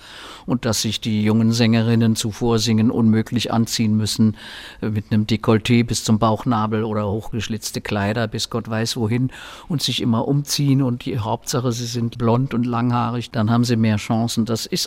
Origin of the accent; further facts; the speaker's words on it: Berlin, Germany; born there; meine Heimat ist immer noch meine Geburtsstadt Berlin. Ich fühle mich Berlin immer noch verbunden und Wurzeln geschlagen habe ich halt hier im Bayerischen.